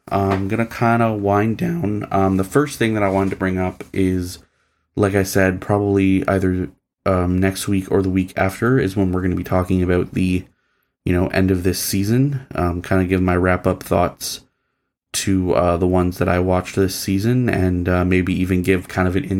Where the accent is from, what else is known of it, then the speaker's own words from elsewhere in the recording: Canada; so I'm Canadian